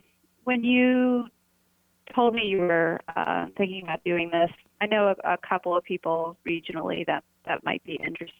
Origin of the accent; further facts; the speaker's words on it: Louisville, Kentucky, United States; also born or lived in Cincinnati; I'm from Louisville, but I went and got my undergrad in Cincinnati in the Midwest, and then I kind of like hopped around there a little bit.